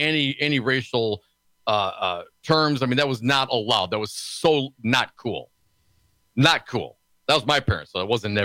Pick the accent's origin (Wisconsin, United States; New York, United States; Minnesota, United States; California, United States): Wisconsin, United States; Stevensville; also born or lived in Livonia; So I was born in Livonia in 1973. I guess my parents moved to Stevensville, Wisconsin, when Pa took a job with Kimberly Clark, and so that was after the riots.